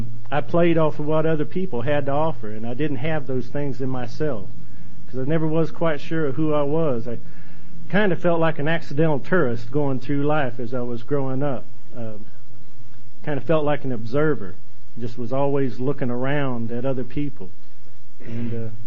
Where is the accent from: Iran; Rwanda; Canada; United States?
United States; Ohio; born there; I was born in Ohio in 1955, and I didn't have any brothers and sisters